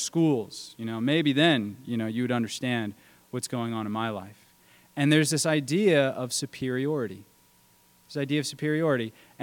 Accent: United States; I was taught as an American that if you're wealthy, it's because you worked hard.

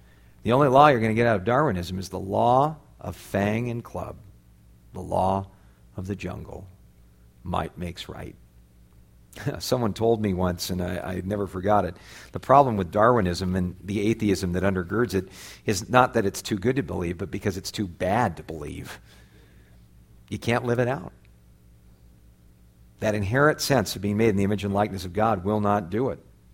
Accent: United States; I am glad I'm an American. I love this country.

